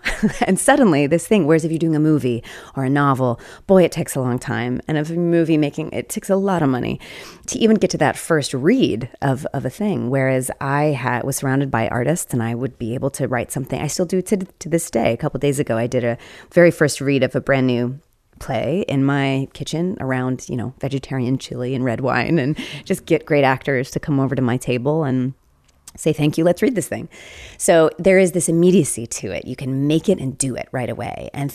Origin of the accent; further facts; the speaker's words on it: Southern United States, United States; who I obviously gravitated to his plays as a Southerner myself